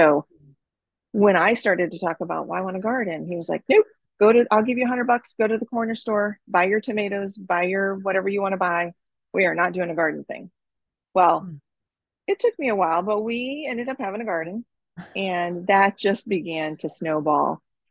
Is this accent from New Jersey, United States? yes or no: no; Florida, United States; We're kind of what we call halfbacks. And because I grew up in Florida. So we moved to the South halfway back.